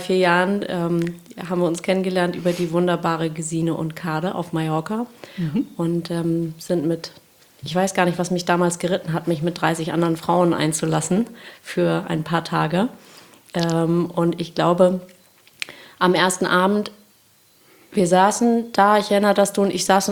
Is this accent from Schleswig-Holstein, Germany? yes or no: yes; Kiel, Schleswig-Holstein, Germany; Wir kommen alle aus Kiel.